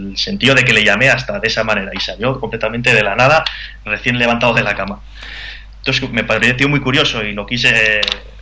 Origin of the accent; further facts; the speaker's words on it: Navarre, Spain; Que es de donde soy. No sé, es como que no pintaba nada en una playa siendo de Navarra, que no hay playa